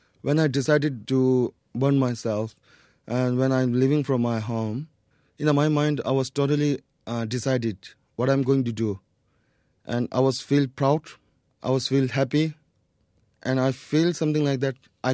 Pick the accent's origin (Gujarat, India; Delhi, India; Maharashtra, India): Delhi, India; I was born in Delhi and I stay with the Tibetan community.